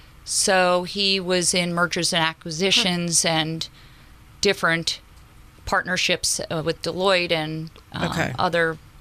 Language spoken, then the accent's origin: English; East Coast, United States; So I actually grew up on the East Coast